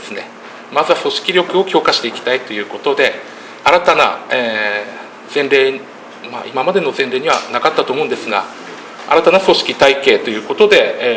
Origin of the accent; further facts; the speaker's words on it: Gonohe, Aomori, Japan; now in Mutsu, Japan; 私はですね、出身の方は、むつ市ではなくてですね、五戸町というところの出身でございます。